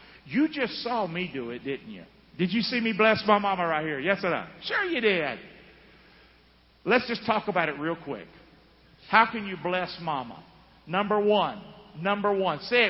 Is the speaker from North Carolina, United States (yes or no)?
yes; Rockingham, North Carolina, United States; I grew up in Rockingham. We hardly had a television.